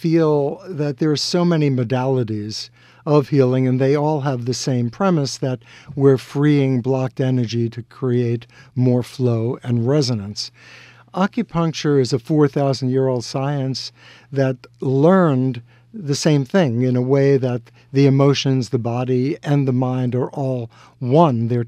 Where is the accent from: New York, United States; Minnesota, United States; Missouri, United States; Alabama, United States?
New York, United States; Brooklyn; growing up in Brooklyn, no one in my family ever went to high school, let alone college.